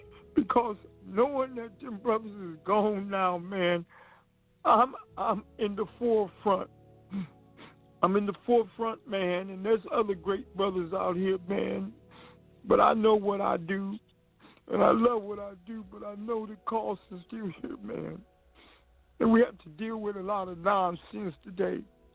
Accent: Northern United States, United States; because the North, and I'm from the North, I was bred and born in the North, but they tell so many lies about the South

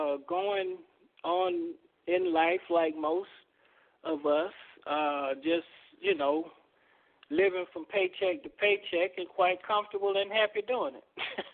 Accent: Tuskegee, Alabama, United States; For me, is because I'm from Tuskegee, and Booker T really focused on teaching the citizens of Tuskegee self-reliance.

